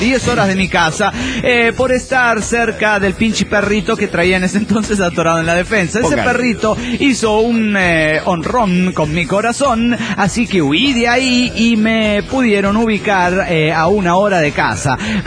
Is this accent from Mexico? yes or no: yes; Oaxaca, Mexico; a mi tierra oaxaqueña